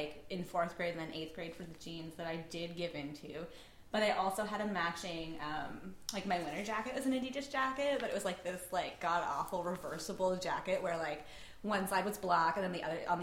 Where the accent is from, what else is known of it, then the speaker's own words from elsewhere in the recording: Nova Scotia, Canada; Yeah, I grew up in rural Nova Scotia.